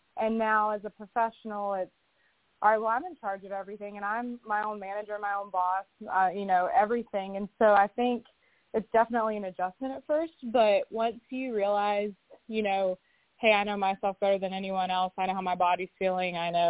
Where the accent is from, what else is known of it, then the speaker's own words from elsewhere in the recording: North Carolina, United States; because luckily I'm from North Carolina